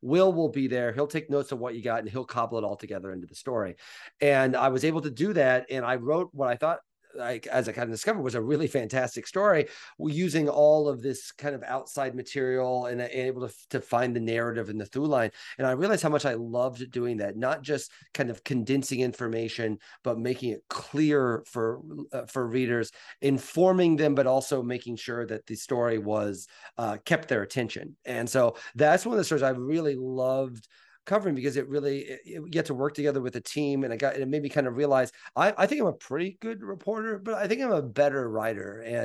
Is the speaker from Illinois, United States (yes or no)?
yes; Mattoon, Illinois, United States; I grew up in Mattoon, Illinois, and I remember seeing Ebert on WAND TV in Decatur